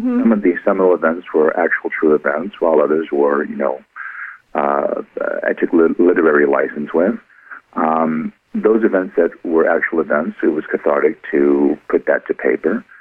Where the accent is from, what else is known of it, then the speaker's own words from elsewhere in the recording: Austin, Texas, United States; born there; also born or lived in Philadelphia / San Francisco / Michigan / Louisiana; Well, I was born in Austin, Texas, but have lived in many parts of the country, including Philadelphia, San Francisco, Michigan, Louisiana, New Orleans, and various areas.